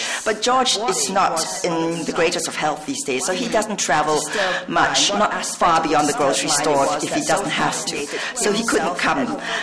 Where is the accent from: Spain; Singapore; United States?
Singapore; I'm from Singapore, and I much prefer fans.